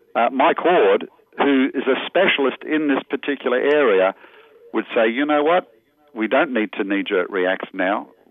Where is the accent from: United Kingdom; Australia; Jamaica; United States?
Australia; In Australia, my home country